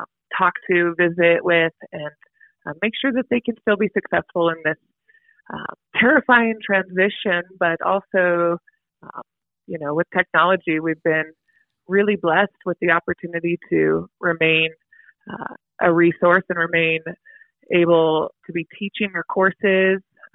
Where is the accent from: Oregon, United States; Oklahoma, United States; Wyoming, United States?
Wyoming, United States; I am, born and raised in Wyoming.